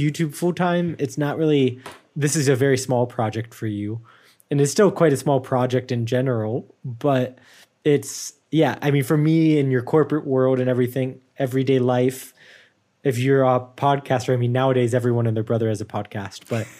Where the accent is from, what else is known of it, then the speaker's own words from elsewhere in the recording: United States; It's just, I'm very American still.